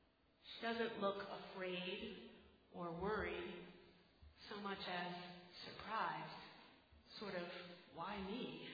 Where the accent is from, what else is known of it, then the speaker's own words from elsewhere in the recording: Philadelphia, Pennsylvania, United States; I just stumbled across it in the museum in my hometown of Philadelphia.